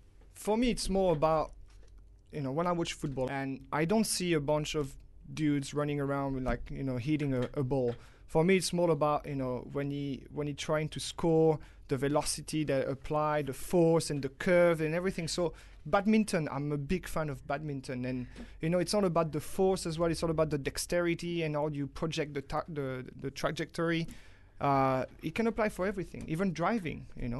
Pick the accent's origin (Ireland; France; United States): France; English is a second language; because I'm from France, so English is not my native language.